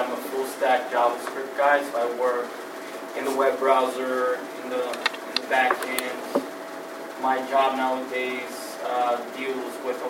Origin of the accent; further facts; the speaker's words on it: Fall River, Massachusetts, United States; But I grew up here in Fall River